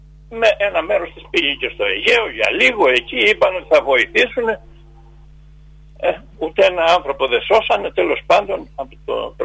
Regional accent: Crete, Greece; όταν έκανα κάποιες κουβέντες στην Κρήτη, ας πούμε, στην πατρίδα μου.

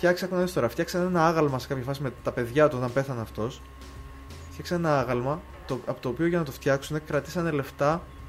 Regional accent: Lavrio, Attica, Greece; εγώ επειδή είμαι και από το Λαύριο

